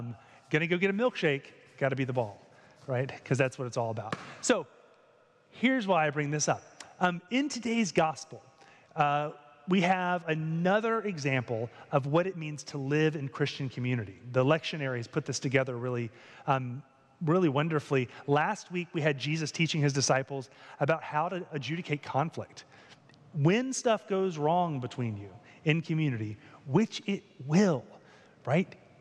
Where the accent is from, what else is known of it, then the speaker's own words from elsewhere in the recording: North Carolina, United States; So I grew up in North Carolina, and North Carolina, when I was growing up, football was not really a thing